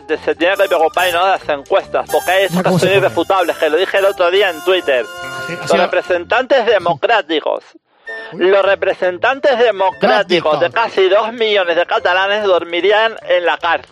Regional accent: Córdoba, Argentina; now in Spain; vamos a comenzar con una noticia que viene desde mi país de origen.

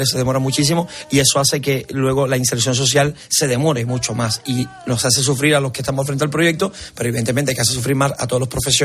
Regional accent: Cuba; moved away; porque todos, para nadie es un secreto que todos los cubanos cuando salimos de Cuba salimos con un daño antropológico, un daño humano.

